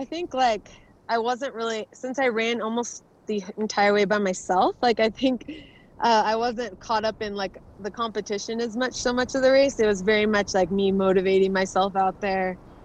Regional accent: Arizona, United States; I'm training for the marathon project here in my home state of Arizona.

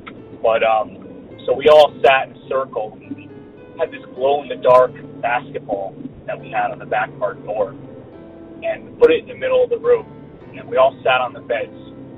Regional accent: New York, United States; I'm from New York State.

